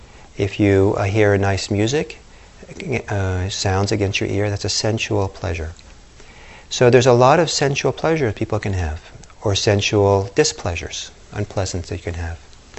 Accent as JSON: {"language": "English", "country": "Italy", "tie": "born or raised there", "said": "back to my childhood, when I was growing up in Italy, when I was about 11 or so"}